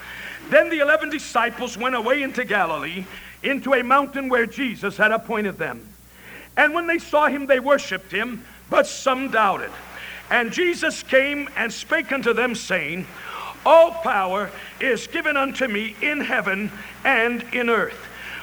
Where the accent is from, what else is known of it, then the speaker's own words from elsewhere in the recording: Brazil; especially when they find out that I'm from Brazil